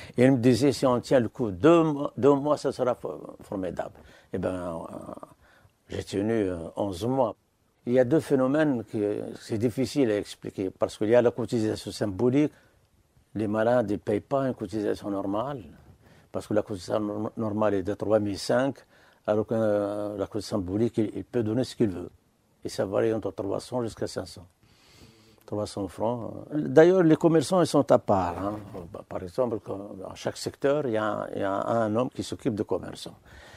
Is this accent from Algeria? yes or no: yes; El Oued Province, Algeria; Je suis originaire de Oued Souf, exactement dans un petit village qui s'appelle Kounine. Il paraît que je suis né en 1926, mais après, en 1958, ils ont changé, ils ont fait 1928.